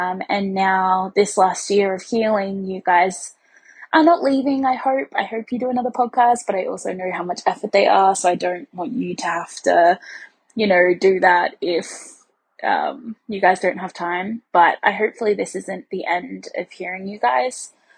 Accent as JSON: {"language": "English", "country": "Australia", "said": "because you're Scottish and I'm Australian and we all swear like sailors"}